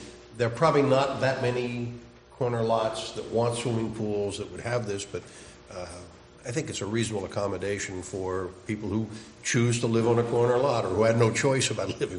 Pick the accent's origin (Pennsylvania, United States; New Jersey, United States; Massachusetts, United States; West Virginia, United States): New Jersey, United States; as a kid growing up in Pagoda, New Jersey, I lived in a corner lot